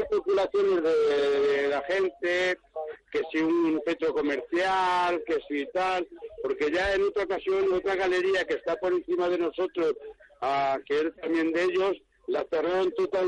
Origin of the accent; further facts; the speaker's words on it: Madrid, Community of Madrid, Spain; Nosotros somos de Palomeras, del barrio San Agustín.